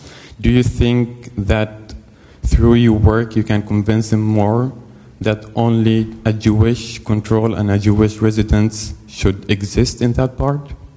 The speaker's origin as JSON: {"language": "English", "country": "Palestine", "said": "I'm from Palestine, from the Palestinian occupied territories."}